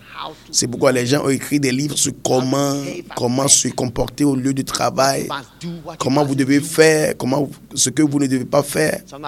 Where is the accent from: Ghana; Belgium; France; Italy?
Ghana; Moi, je suis Ghanéen, je suis de Ghana. Même si vous pensez que je ne suis pas Ghanéen, je suis de Ghana. Parce que j'ai été ici toute ma vie.